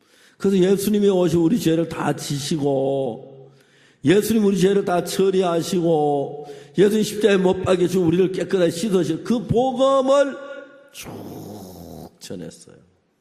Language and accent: Korean; North Gyeongsang, South Korea; 아버지는 제 고향 경북 순산이라는 데서 어릴 때 태어나셔서 거기서 한평생 사시다가